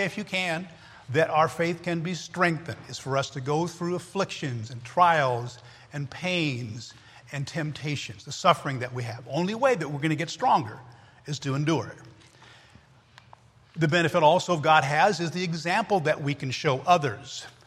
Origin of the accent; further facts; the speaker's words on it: United States; I'm an American. Okay? Americans.